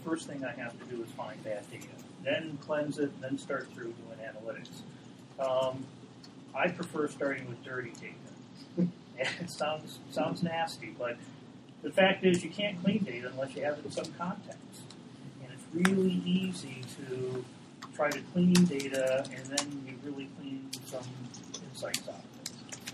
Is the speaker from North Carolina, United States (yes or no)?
yes; North Carolina, United States; I'm growing up in North Carolina